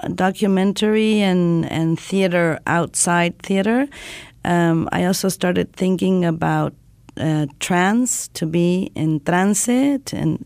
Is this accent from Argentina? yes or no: yes; Argentina; English is a second language; And I came all the way from Argentina to Oklahoma.